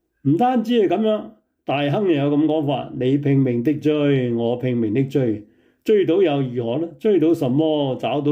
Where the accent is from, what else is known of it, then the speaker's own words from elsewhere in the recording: China; 我哋中国人造字咧系非常有趣嘅